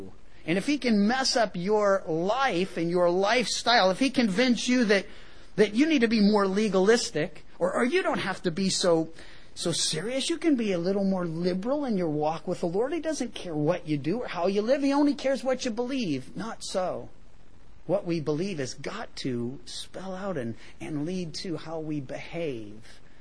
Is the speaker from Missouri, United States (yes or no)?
yes; Missouri, United States; well, I come from Missouri, part of my upbringing, the show me state.